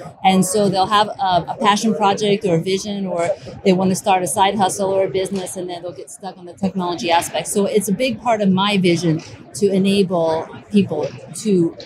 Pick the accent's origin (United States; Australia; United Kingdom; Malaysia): United States; Jacksonville, Florida; I'm from Jacksonville, Florida.